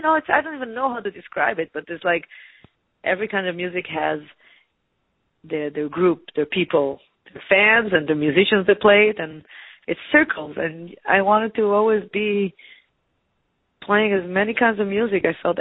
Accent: Tel Aviv, Tel Aviv District, Israel; moved away; I came from Israel, from Tel Aviv, from the big city

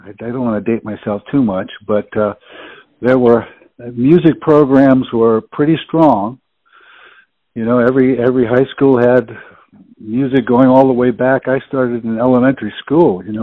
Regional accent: Pittsburgh, Pennsylvania, United States; now in Los Angeles, United States; director for Mr. Rogers' Neighborhood, which was filmed in Pittsburgh. And he happened to live in my hometown.

